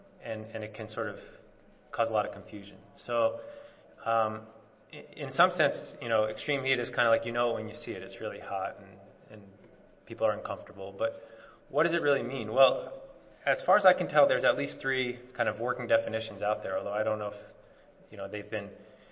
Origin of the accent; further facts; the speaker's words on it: California, United States; I'm going to try to give you my perspective, not only as a Californian in that sort of hellscape that was described in terms of the drought